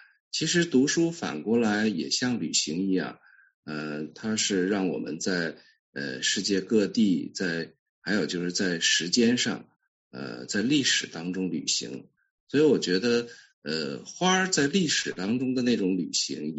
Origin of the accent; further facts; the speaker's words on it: Beijing, China; 我是北京的